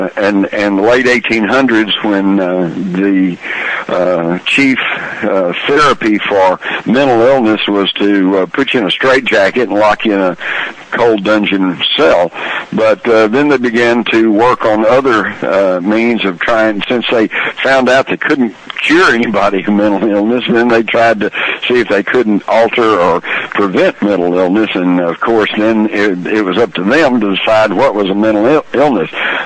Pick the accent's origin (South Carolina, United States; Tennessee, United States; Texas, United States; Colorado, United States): Texas, United States; when I was growing up, I grew up in Texas. Everybody took a gun to school.